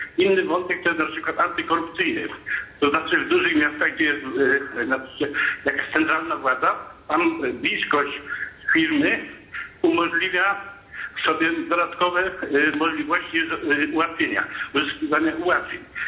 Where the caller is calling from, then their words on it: Greater Poland Voivodeship, Poland; Jestem z Wielkopolski.